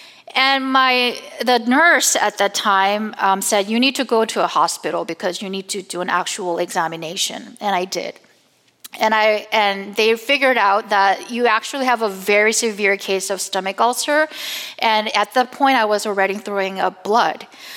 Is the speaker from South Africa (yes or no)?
no; South Korea; moved away as an adult; now in United States; I was raised in Korea, but I came to the States and was exposed to all this exciting secular life in the United States.